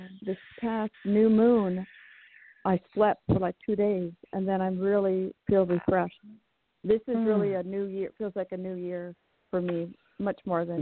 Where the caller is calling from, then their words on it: California, United States; I am in Bay Area, California, so no winter, one of the few areas without Arctic blast.